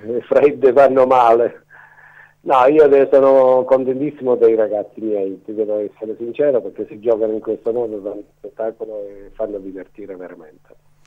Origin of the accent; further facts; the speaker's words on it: Cosenza, Calabria, Italy; Guarda, io da Cosentino preferirei che vincesse.